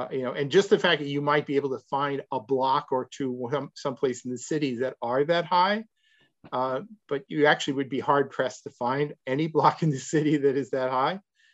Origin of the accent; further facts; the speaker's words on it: New York City, New York, United States; I grew up in New York City